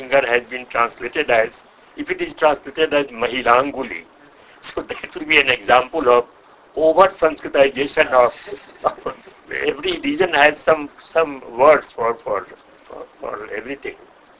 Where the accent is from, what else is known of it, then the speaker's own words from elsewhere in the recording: India; first language Bhojpuri; English is a second language; There is a specific channel now for Bhojpuri, of course, that is my mother tongue.